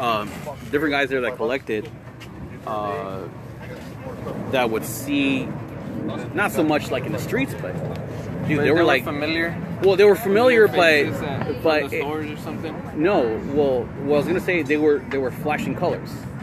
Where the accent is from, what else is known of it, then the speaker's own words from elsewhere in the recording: San Diego, California, United States; I grew up in East San Diego